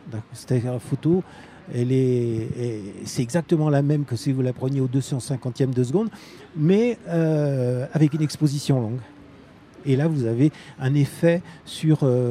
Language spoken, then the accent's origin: French; Voreppe, Auvergne-Rhône-Alpes, France; Je suis de Voreppe, c'est à côté de Grenoble. Ma compagne a une maison à La Baume, là, donc on y vient très régulièrement.